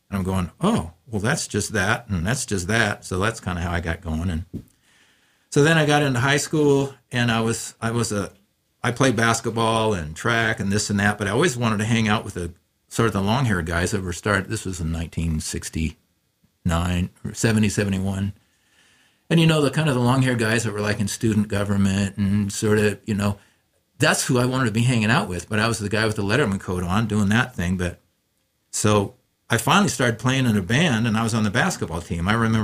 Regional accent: Walla Walla, Washington, United States; I was in Walla Walla. I was born and raised in Walla Walla.

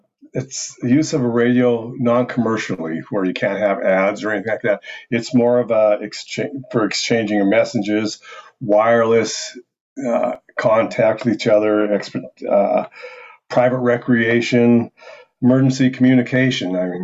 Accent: Butte, Montana, United States; now in Pocatello, United States; I'm originally from Butte, Montana. I moved down here about 35 years ago or so, in Pocatello, Idaho

